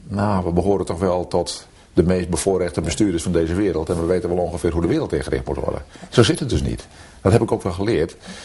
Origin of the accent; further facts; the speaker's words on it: Netherlands; en dat vinden wij als Nederlanders ongelooflijk moeilijk